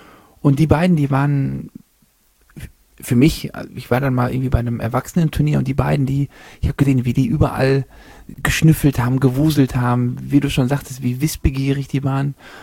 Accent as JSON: {"language": "German", "region": "East Germany", "country": "Germany", "tie": "born there", "said": "als geborener Ossi habe ich so ein bisschen Mühlhäuser-Hoffnung."}